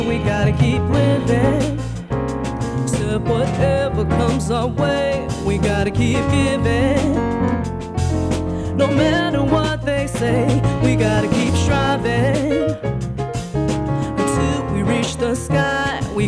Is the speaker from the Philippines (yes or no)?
yes; Philippines; So being Filipino, food was a staple. And there was Filipinos, we like to cook for like 100 people, even though there are only 10.